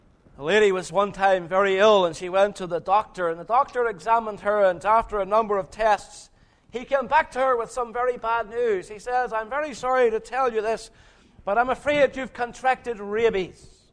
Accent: Northern Ireland, United Kingdom; Growing up in Northern Ireland throughout the Troubles

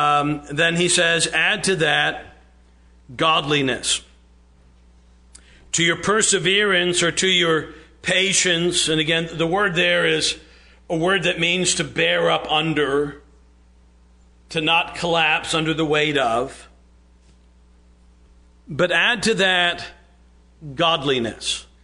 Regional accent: New York, United States; that's where my family's from, Philadelphia originally, although I am a New Yorker.

